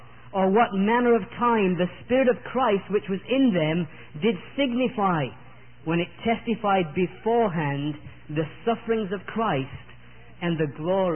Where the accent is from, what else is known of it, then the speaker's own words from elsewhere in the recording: Yorkshire and the Humber, United Kingdom; accent: Yorkshire; I'm not sure that with my Yorkshire accent I'm going to pronounce this correctly